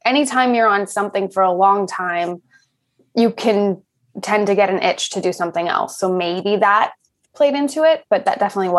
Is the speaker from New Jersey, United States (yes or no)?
no; Los Angeles, California, United States; I had done it a bit when I was younger before The OC because I grew up in Los Angeles.